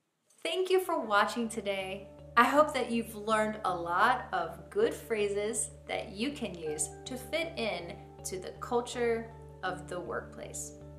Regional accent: United States; But I didn't know that because I'm from the United States.

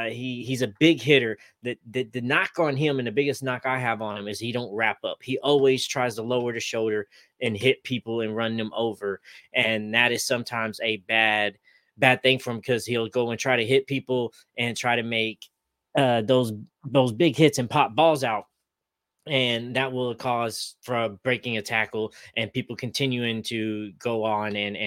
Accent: Muskogee, Oklahoma, United States; this motherfucker is from my hometown in Muskogee, Oklahoma, as well

